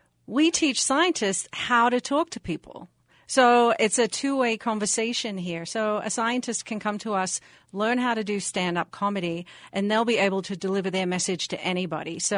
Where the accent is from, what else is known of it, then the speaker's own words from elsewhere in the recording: Australia; I'm from Australia, and it's hard for me to put the filter on when I'm at work